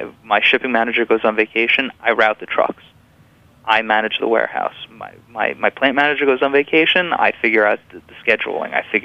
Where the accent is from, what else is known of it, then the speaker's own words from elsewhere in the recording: New York, United States; No, I grew up on Long Island.